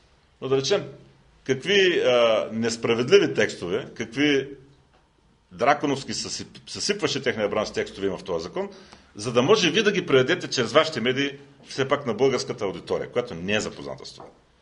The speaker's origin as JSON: {"language": "Bulgarian", "town": "Anton", "region": "Sofia Province", "country": "Bulgaria", "said": "От село Антон."}